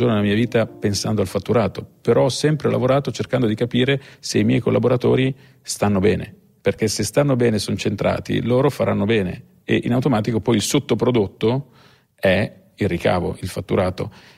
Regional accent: Ravenna, Emilia-Romagna, Italy; born there

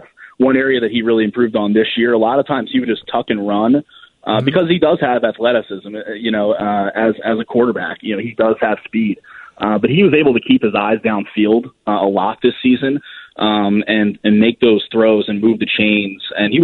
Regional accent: Philadelphia, Pennsylvania, United States; I'm not, no. I'm from the Philly area originally.

